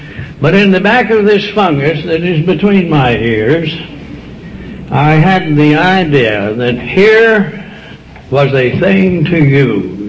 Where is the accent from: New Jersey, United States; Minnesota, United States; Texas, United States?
Texas, United States; Tyler; As I said, I'm an East Texas clod. I was raised down in Tyler, Texas. Most people don't know where Tyler is, and sometimes I don't.